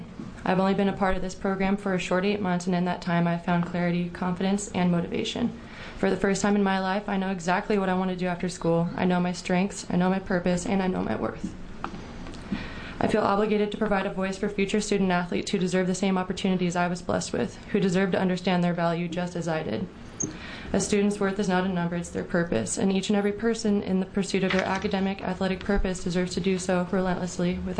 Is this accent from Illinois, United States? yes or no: no; Prineville, Oregon, United States; I'm a senior volleyball player at Eastern Oregon. I was born and raised in Prineville, and I'll be the first person in my family to earn a college degree.